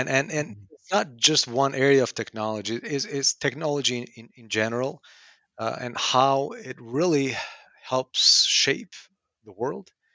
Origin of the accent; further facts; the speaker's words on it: Albania; now in United States; I am from Albania. So I was born and raised in Albania, which is the Southeast Europe, just above Greece, a very small country. And I've been here in the U.S. since 1998, so about 22 years now.